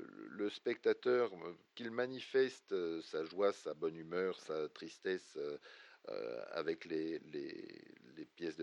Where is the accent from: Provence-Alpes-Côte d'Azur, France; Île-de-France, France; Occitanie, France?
Provence-Alpes-Côte d'Azur, France; Marseille; Moi, je viens de Marseille, mais c'est pas moi qui ai choisi.